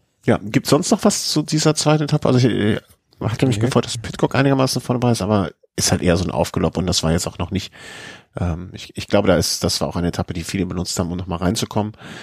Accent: Cologne, North Rhine-Westphalia, Germany; Wir Kölner kennen das.

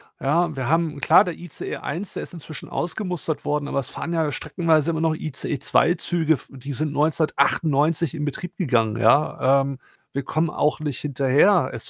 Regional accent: Wolfsburg, Lower Saxony, Germany; born there; Ich meine, ich bin es als gebürtiger Wolfsburger gewohnt, dass auch mal ICEs nach Berlin nicht in Wolfsburg halten

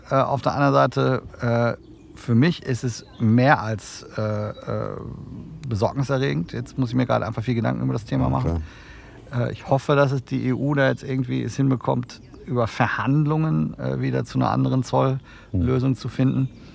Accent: North Rhine-Westphalia, Germany; sehr gespannt, wie mein Sauerland-Kollege Friedrich Merz, denn er kommt ursprünglich 20 Kilometer von meinem Heimatort

